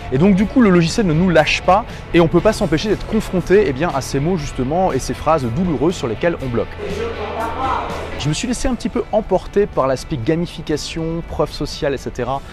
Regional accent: France; Mais en plus, ils ont vu que je suis français, que je fais l'effort de parler une autre langue.

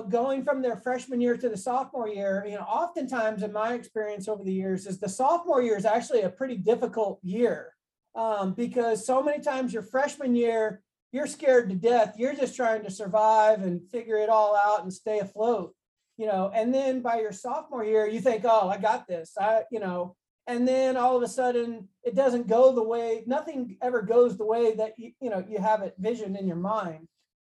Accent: Bloomington, Indiana, United States; Yeah, I grew up in Bloomington, Indiana, home of Indiana University. So I grew up right there in Hoosier country.

